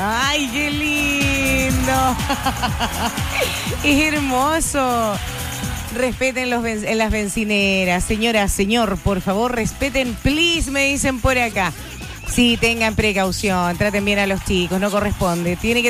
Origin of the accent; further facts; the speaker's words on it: Chile; ¿Por qué somos así los chilenos, oiga?